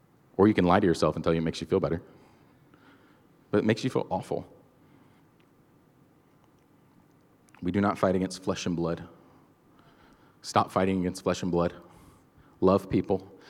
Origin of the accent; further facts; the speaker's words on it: Georgia, United States; The fact that I grew up in Georgia